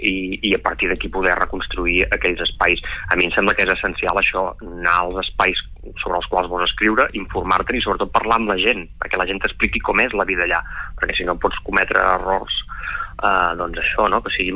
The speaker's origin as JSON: {"language": "Catalan", "region": "Catalonia", "country": "Spain", "said": "la zona que millor conec, que és la Costa Brava i l'Empordà, no? Que és el meu lloc d'origen"}